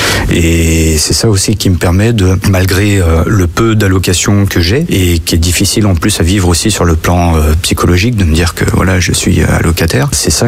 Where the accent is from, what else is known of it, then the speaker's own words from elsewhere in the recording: Villenave-d'Ornon, Nouvelle-Aquitaine, France; j'ai 36 ans, je suis de Villeneuve-d'Ornon